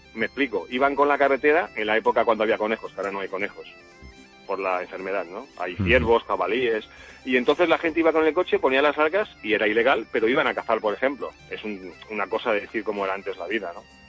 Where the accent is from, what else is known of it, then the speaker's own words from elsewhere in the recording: Galicia, Spain; Yo no soy exactamente de Aveiga, soy de un pueblo de Aveiga.